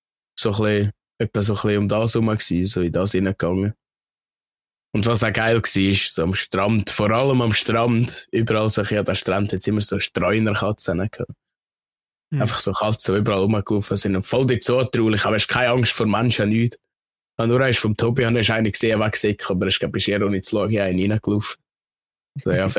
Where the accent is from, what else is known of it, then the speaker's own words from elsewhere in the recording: Switzerland; wir sind ja als Schweizer dort gewesen